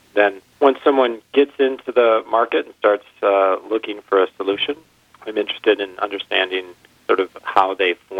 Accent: Kenosha, Wisconsin, United States; I grew up in Kenosha, and I went to school at UW-Madison.

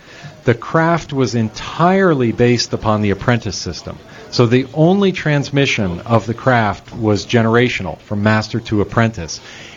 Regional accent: Connecticut, United States; No, I'm originally from Connecticut, but I was living in San Francisco after college.

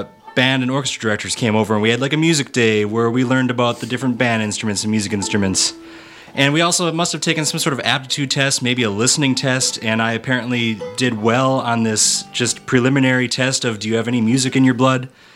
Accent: Duluth, Minnesota, United States; I grew up in Duluth.

